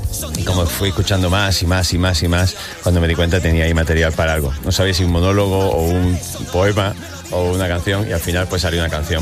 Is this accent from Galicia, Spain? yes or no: no; San Fernando, Andalusia, Spain; desde mi primera banda que monté en mi pueblo, en San Fernando, con mis amigos